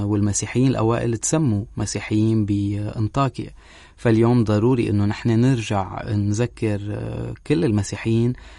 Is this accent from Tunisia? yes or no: no; Syria; وبالتالي بالنسبة لنا كسوريين هذا الشيء عنانا كتير